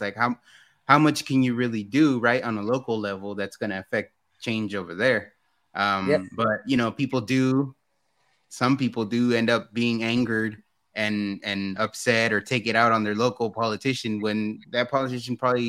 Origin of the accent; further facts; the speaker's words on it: San Jose, California, United States; We're from San Jose originally.